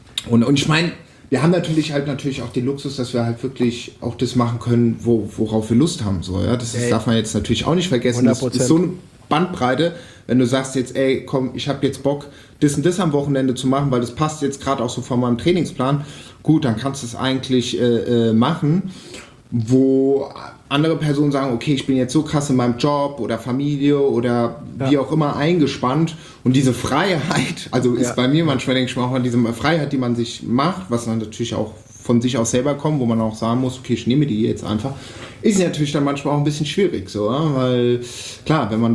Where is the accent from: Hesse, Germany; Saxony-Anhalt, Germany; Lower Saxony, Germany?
Hesse, Germany; Meine Heimat ist Hessen. Ja, also auch wenn ich die doppelte Staatsangehörigkeit habe, also ich bin Schweizer und Deutscher, ist meine Heimat schon Hessen